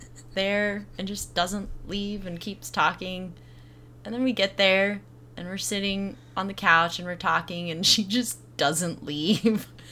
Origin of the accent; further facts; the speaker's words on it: Colorado, United States; I'm from Colorado. I'm the only lesbian within 100 miles.